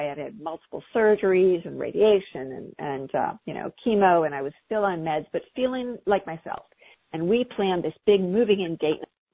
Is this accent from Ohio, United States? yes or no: yes; Ohio, United States; I grew up in Ohio, in the Midwest, and my parents were college professors